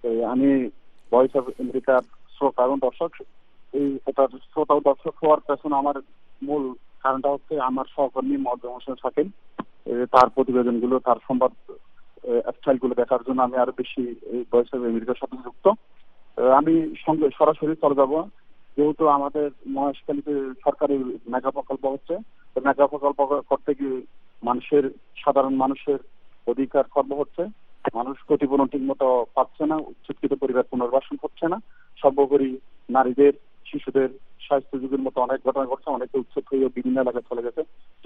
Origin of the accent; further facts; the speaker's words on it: Cox's Bazar, Chittagong Division, Bangladesh; আমরা কক্সবাজারের মানুষ যে উৎকণ্ঠা নিয়ে বাস করি